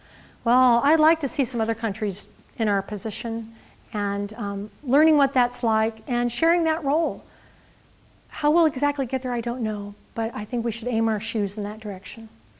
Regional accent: California, United States; We're from California. If you bring a paper a plastic fork to school three times, you're out. You know, I mean, like, we're so nonviolent, California's ridiculous.

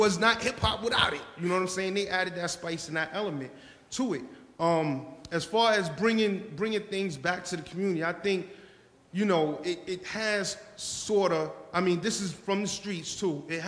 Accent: Bronx, New York, United States; I was born and raised in the Bronx. I'm 35, so I grew up.

